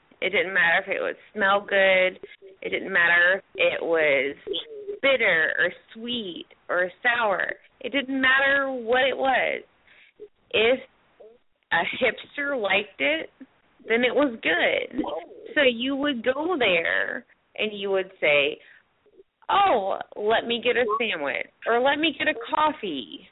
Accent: Spartanburg, South Carolina, United States; so my hometown is Spartanburg, South Carolina.

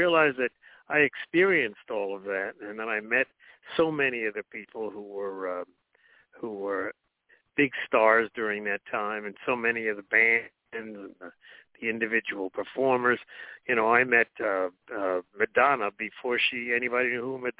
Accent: Jersey City, New Jersey, United States; now in Hillsboro, United States; Yeah, I'm originally from Jersey City.

